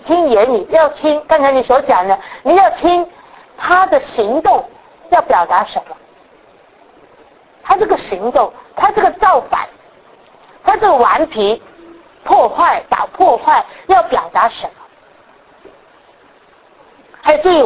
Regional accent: China; now in United States; 所以我们中国人的家庭，人家客人来了，你要打个招呼

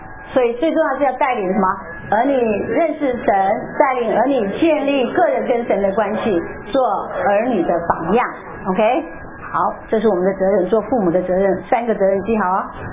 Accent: China; 因为我们毕竟是成长在传统的中国文化里面啊，来到这里有很多要调试，有很多都要适应

